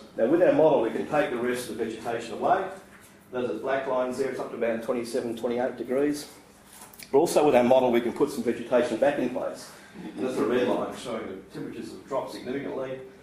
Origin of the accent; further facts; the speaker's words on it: Albany, Western Australia, Australia; down where I'm from Albany